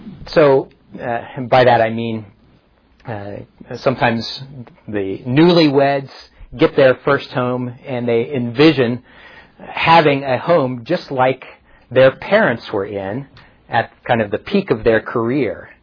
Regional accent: Topeka, Kansas, United States; I grew up in the Topeka congregation that is 120-some years old now, a lively, vibrant church.

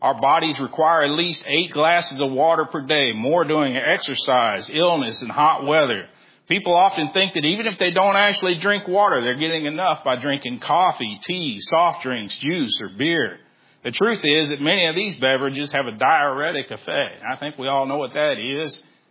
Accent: Texas City, Texas, United States; But, you know, I grew up in Texas City. The water tastes nasty.

